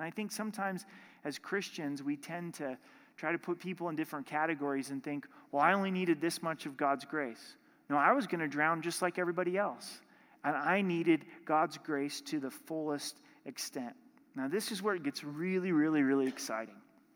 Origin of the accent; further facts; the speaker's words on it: Oregon, United States; I grew up in Southern Oregon and was really involved in my church there and went to the school ministry there.